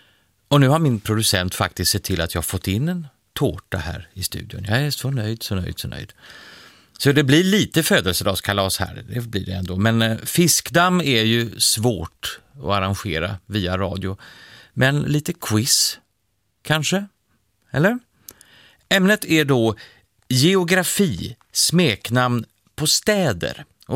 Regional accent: Uddevalla, Västra Götaland County, Sweden; Jag är född och uppvuxen i Uddevalla och jag vet inte riktigt vad jag ska säga om den här likheten med Venedig.

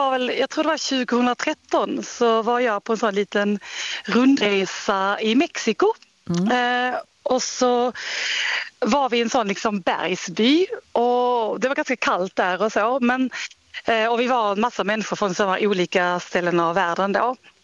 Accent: Skåne, Sweden; now in Oslo, Norway; jag bor i Oslo, även om jag är från Skåne.

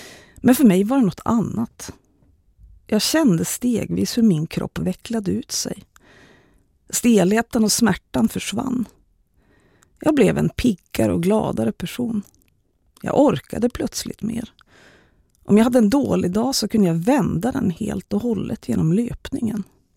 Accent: Jämtland County, Sweden; jag växte upp i Jämtland där utomhusidrott och att röra på sig överlag är människors allra vanligaste och viktigaste hobby.

